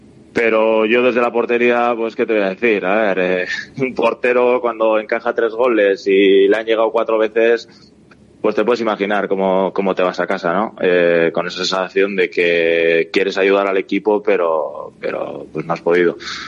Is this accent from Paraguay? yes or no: no; Irun, Basque Country, Spain; Como bien dices, soy de Irún y voy y vengo todos los días a entrenar